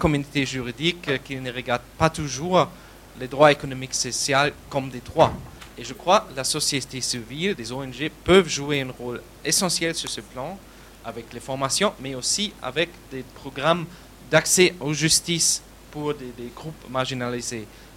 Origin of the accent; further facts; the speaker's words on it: Germany; French is a second language; Et moi, je viens de l'Allemagne, juriste de formation